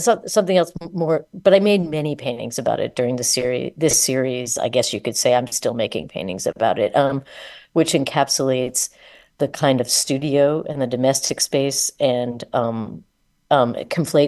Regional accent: Midwest, United States; growing up in the Midwest, inherited a very tedious version of kind of heteronormativity

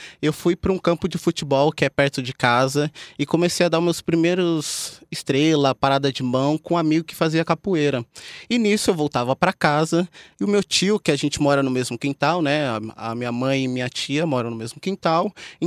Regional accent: São Paulo, Brazil; minha família é toda da Zona Leste, a gente mora perto do Terminal Carvalho, Burgo Paulista.

